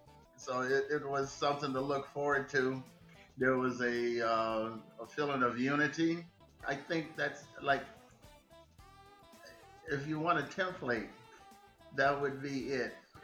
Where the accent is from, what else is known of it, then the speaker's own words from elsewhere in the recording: Tucson, Arizona, United States; I was born and reared in Tucson, Arizona, in the Eight Mountain area.